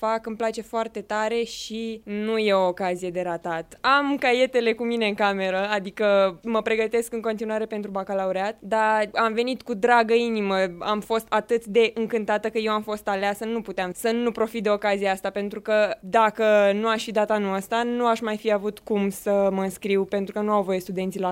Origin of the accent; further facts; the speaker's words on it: Bucharest, Romania; Sunt din București